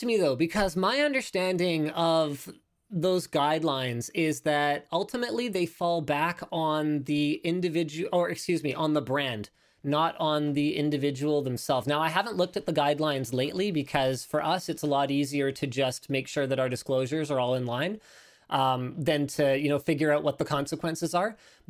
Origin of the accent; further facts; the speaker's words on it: Canada; because I'm Canadian and a lot of our partners are American.